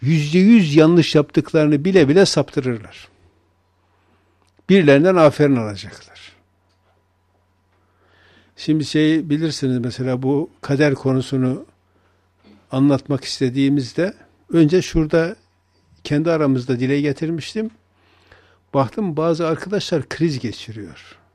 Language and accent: Turkish; Erzurum, Turkey; Çünkü bizim Erzurum'da tarikat yoktu eskiden. Bizim kazamızda hiç yok. Bizim köyümüzde de sadece dalga geçerler tarikatçılarla.